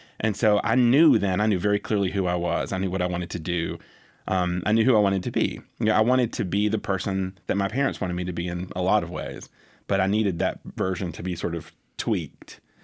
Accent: Anniston, Alabama, United States; Well, I grew up in Anniston, Alabama, which is, for the most part, it was a military town. And we had a pretty large military base there, Fort McClellan.

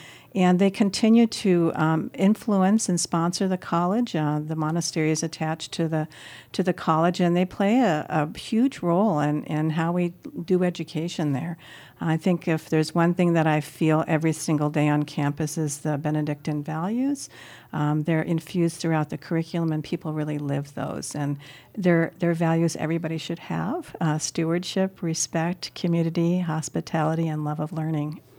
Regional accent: Lebanon; the fact that I was born and raised abroad in Lebanon and had the opportunity to attend the American Community School

